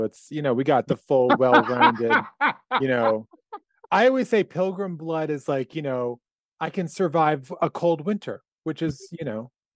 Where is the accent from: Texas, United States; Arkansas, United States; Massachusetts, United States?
Massachusetts, United States; mind you, I'm from Western Massachusetts originally.